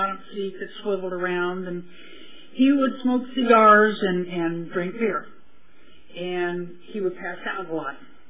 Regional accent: Bakersfield, California, United States; also born or lived in Wasco; I was born in Wasco, actually. And I go, ooh, real farm girl, right? My folks decided that we should live in a big town, so we moved to Bakersfield. And I grew up in Bakersfield.

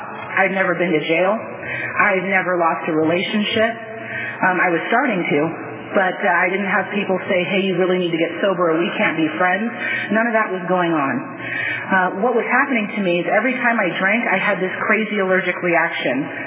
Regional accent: Virginia, United States; also born or lived in Fresno; I was born in Fresno at 5 years old. I moved to Virginia with my mom and my grandma. We lived in a very affluent suburb, very close to Washington, D.C.

